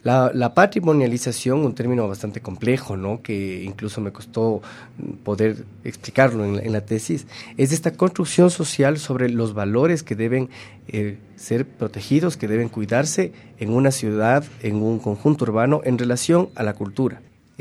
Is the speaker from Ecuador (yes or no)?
yes; Quito, Pichincha, Ecuador; born there; Soy quiteño de nacimiento y de alguna forma uno tiene siempre con la ciudad encuentros y desencuentros.